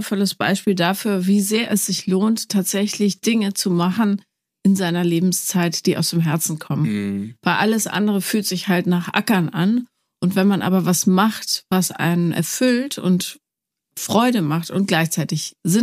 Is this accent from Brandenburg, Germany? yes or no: no; Munich, Bavaria, Germany; born there; ich bin auch Baden. In München geboren